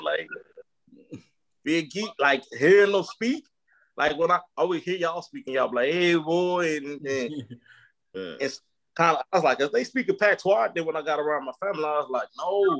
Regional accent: the South, United States; I'm from the South, so this shit is Coke. It ain't pop.

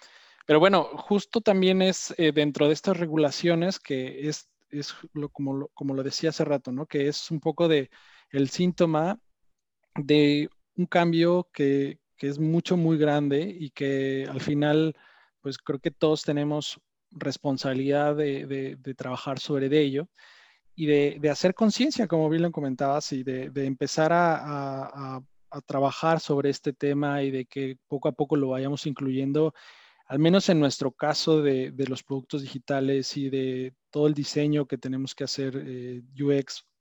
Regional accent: Mexico; yo soy de México

